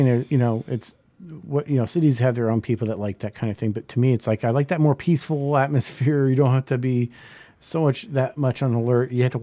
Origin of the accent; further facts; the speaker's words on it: Pennsylvania, United States; And I was like, we're from Pennsylvania. I think we're good. We know how to drive in the snow.